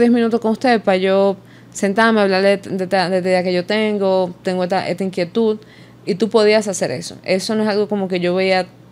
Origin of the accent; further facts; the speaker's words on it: Santo Domingo, Dominican Republic; aquí en un aula, en Santo Domingo, la mayoría somos de Santo Domingo.